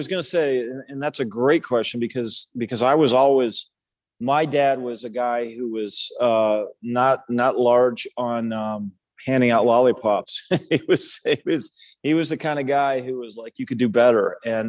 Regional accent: Germantown, Maryland, United States; I grew up in Washington, D.C. area, a town outside of D.C. called Germantown, Maryland, which is maybe 20 minutes from or 20 miles from the Capitol.

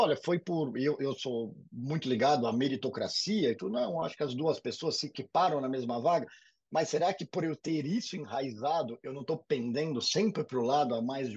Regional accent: Brazil; E eu acho que falar aqui como brasileiro, né, não só como multinacionais

